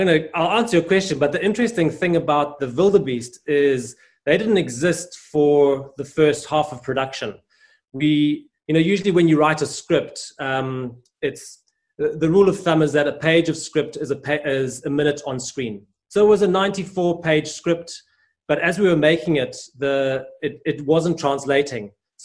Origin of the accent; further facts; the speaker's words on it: Zimbabwe; So again, having been born and growing up in Zimbabwe